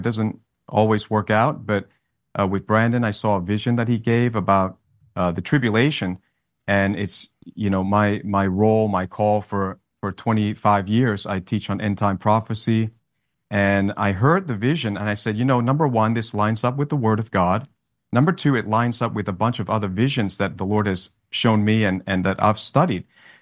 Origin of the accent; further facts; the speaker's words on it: Australia; now in United States; I'm in Florida. So I came from Australia. I'm a pastor from Australia, and the Lord told me to move here for the Great Awakening.